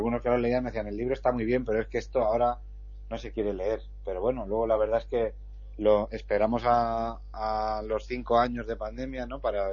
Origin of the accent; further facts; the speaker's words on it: El Pedernoso, Castilla-La Mancha, Spain; yo soy natural del Pedernoso. Allí he crecido, allí tengo mis raíces, allí tengo mi familia, mis amigos.